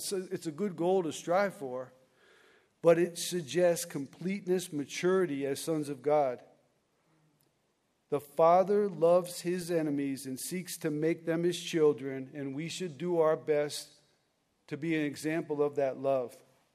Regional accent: Connecticut, United States; I'm originally from Connecticut, and my wife is too.

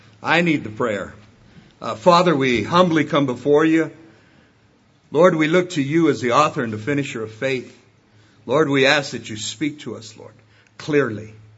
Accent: California, United States; I'd like to just tell you a little bit about myself, because I came from Southern California, and I want you to pick up on this.

